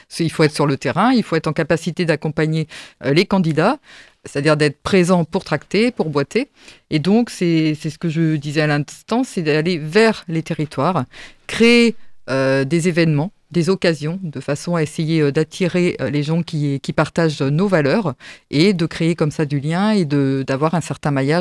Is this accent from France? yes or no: yes; Pays de la Loire, France; moi, je suis issue des territoires aussi, du Sud-Sarthe.